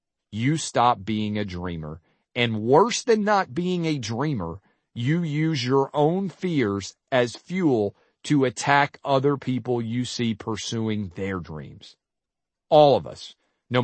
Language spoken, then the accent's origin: English; Nashville, Tennessee, United States; It was sparsely attended in my hometown of Nashville, and we sat down close to the dugout.